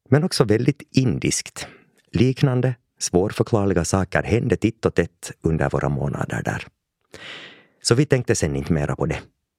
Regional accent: Finland; Inte så där som när det är stor rea hemma i Finland.

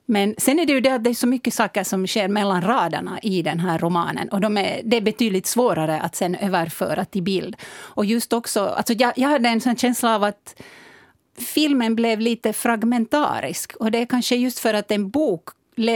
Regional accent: Uusimaa, Finland; Och jag är ju hemma från Östra Nyland.

